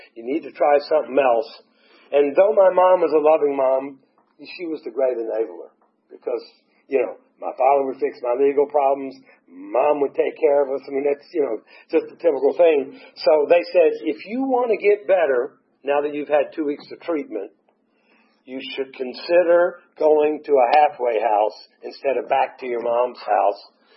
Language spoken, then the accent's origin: English; Atlanta, Georgia, United States; I called a dear friend of mine who I grew up with here in Atlanta